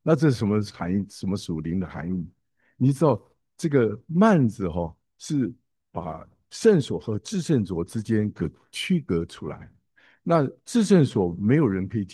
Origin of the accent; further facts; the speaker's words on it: Taiwan; 尤其是我们从台湾来的，我们知道日本、台湾、菲律宾都是在一个地震带